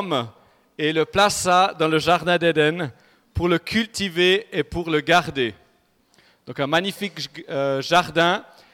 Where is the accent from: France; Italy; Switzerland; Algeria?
Switzerland; moved away as an adult; also born or lived in United States; on vient de Suisse, où on a grandi, où on est né.